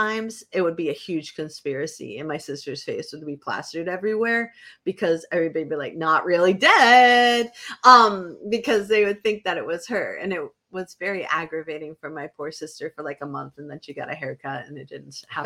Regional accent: Bedford, New Hampshire, United States; the house where I grew up in Bedford, New Hampshire. It was a house everybody thought was haunted because we were poor and everybody else was rich.

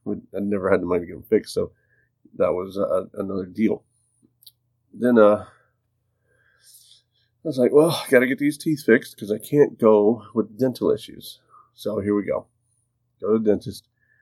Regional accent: Montana, United States; So, I left my hometown in Montana, and I got on a plane.

